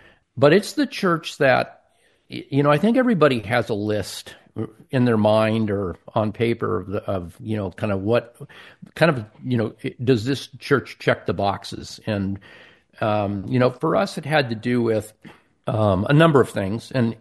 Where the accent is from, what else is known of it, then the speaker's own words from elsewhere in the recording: Pacific Northwest, United States; I grew up in the Northwest.